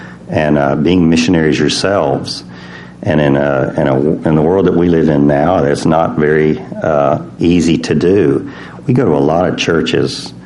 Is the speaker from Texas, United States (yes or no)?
yes; Texas, United States; now in Uganda; I'm from Texas, and I don't like the cold, but I married somebody from Illinois.